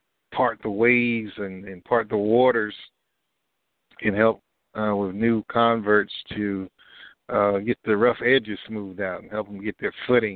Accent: Oklahoma, United States; born there; where I was when I was born in Oklahoma

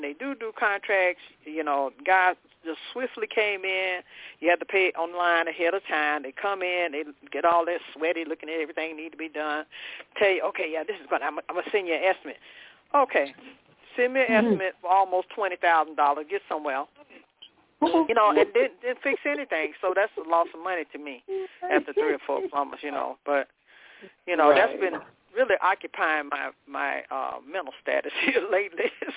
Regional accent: Florida, United States; But I want to go back to my home state. I don't want to be here in Georgia. I don't like Georgia.

